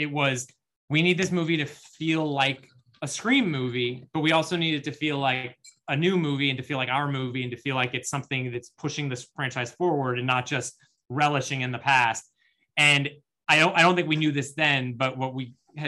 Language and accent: English; California, United States; But like, I'm from the Bay Area and like grew up, like I have a lot of family from Petaluma and Santa Rosa and that whole area, Tamales Bay, all that area. I grew up there my entire childhood.